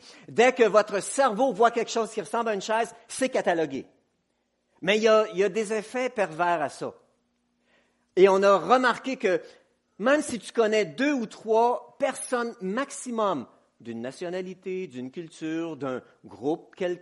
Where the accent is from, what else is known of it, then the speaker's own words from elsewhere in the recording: Quebec, Canada; moved away as an adult; Je me souviens quand je suis arrivé en Afrique, je venais du Québec et j'aimais la précision.